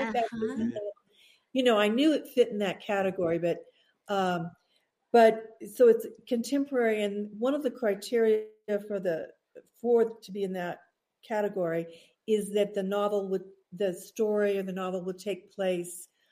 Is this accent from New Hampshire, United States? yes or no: no; Albuquerque, New Mexico, United States; But I was had recently moved back, my husband and I, to New Mexico, and I was raised in Albuquerque, and my husband was raised in another part of the state.